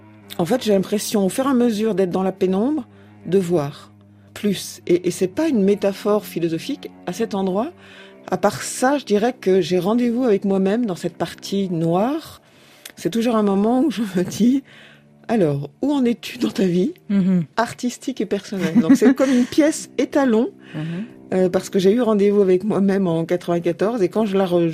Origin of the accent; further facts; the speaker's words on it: Châteauroux, Centre-Val de Loire, France; moved away as an adult; pas à Châteauroux où j'étais élevée, mais à Paris, à partir du moment où je suis arrivée pour étudier